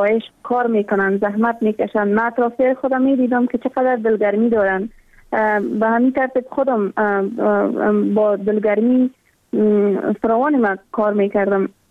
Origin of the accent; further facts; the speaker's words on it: Afghanistan; ما هم مثل میلیون ها دختر دیگه در دامن جنگ بزرگ شدیم و در همون سیاترین سالایی که در تمام ولایت افغانستان در روزهای مکتب برای دخترها بسته بود.